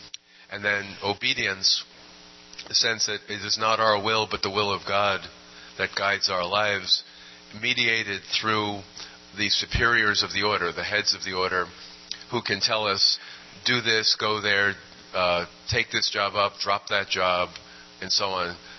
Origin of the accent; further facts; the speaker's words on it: Brooklyn, New York, United States; I'm from New York City, too. I'm from Brooklyn.